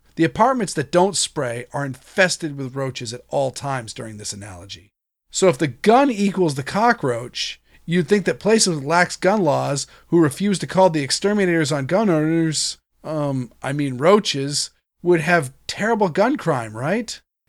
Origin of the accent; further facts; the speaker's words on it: Massachusetts, United States; They reference Illinois, New York, California, and my home state of Massachusetts.